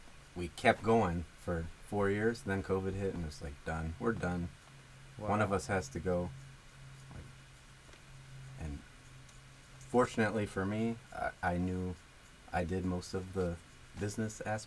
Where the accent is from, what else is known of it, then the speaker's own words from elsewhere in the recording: Sacramento, California, United States; also born or lived in Oregon; I grew up in Sacramento up to that point in Natomas, North Highlands, where school was kind of scary sometimes.